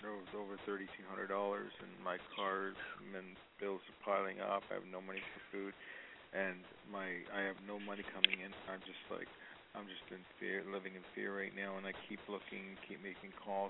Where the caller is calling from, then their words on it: Los Angeles, California, United States; I'm calling from Los Angeles.